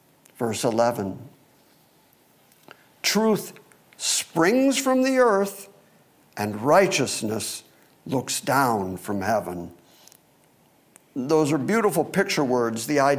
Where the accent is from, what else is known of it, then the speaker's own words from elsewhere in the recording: Michigan, United States; When I was a kid, growing up in Michigan, my dad used to put on his snow boots